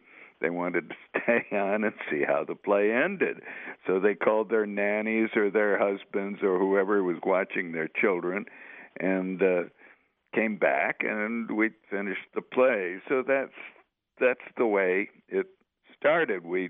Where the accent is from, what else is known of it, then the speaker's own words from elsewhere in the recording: Buffalo, New York, United States; I, myself, when I grew up in Buffalo, we had to memorize poems all the time and recite them in class.